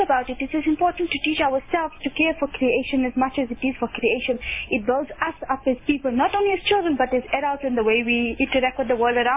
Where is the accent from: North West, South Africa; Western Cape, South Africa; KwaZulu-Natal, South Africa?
North West, South Africa; Rustenburg; now in Johannesburg, South Africa; Okay, I'm originally from Rustenburg and now staying in Johannesburg.